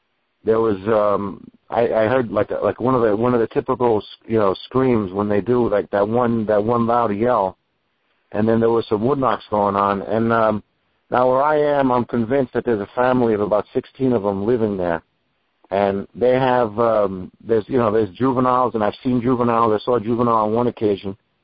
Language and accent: English; New York, United States; I'm from New York, and I live, you know, less than 100 miles from New York City.